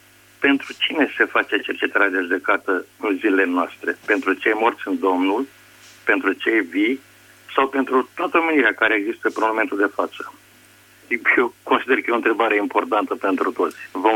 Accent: Ploiești, Prahova, Romania; sunt din Ploiești.

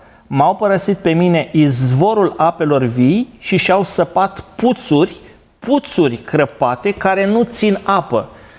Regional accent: Romania; Noi, ca români, am trecut prin multe, o să trecem și prin asta.

